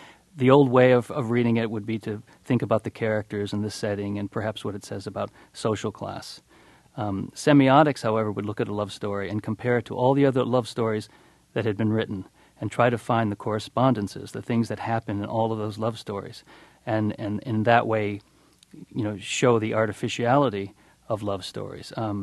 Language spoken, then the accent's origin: English; United States; I couldn't, being an American born in 1960, and I kind of wished I could.